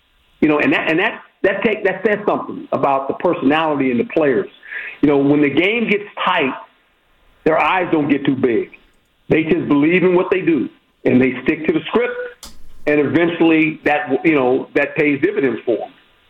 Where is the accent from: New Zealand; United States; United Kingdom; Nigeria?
United States; West Coast; I'm from the West Coast. I'm like you. I grew up on the West Coast